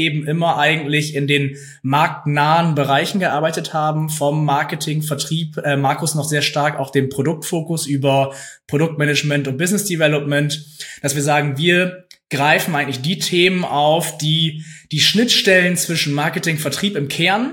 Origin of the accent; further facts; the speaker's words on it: Lower Saxony, Germany; ich komme aus dem Oldenburger Münsterland, also ich wohne relativ genau zwischen Oldenburg und Osnabrück